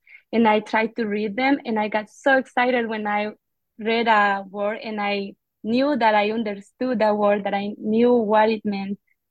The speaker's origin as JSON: {"language": "English", "country": "Guatemala", "second_language": "English", "moved": "yes", "lives_now": "United States", "said": "Okay, I am from Guatemala. I came to the United States 5 years ago. When I came here, I didn't know any English at all"}